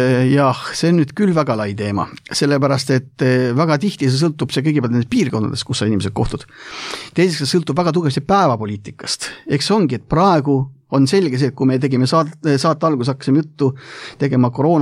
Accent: Kiili, Harju County, Estonia; ma olen siit samast Harjumalt Kiilivallast, see on üks väiksemaid valdu üldse meie Eestis

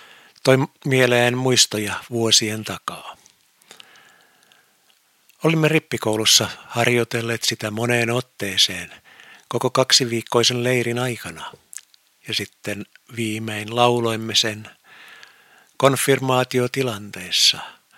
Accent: Turku, Southwest Finland, Finland; En tiedä, löytäisinkö mistään kotikaupungistani Turusta

